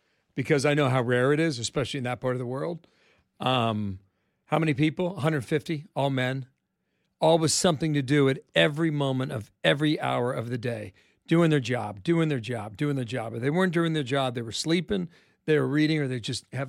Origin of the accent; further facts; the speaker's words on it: Cincinnati, Ohio, United States; Cincinnati, Ohio. Born at Good Samaritan Hospital, fifth floor.